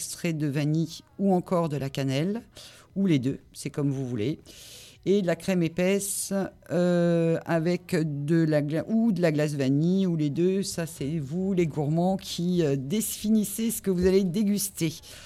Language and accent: French; Hauts-de-France, France; Alors, on parle beaucoup comme ça dans le Nord, et moi je suis native du Nord